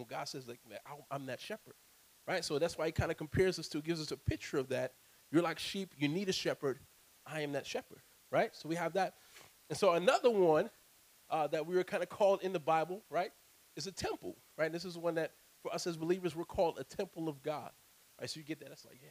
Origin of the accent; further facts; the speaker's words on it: New Jersey, United States; back where I'm from. I'm from New Jersey.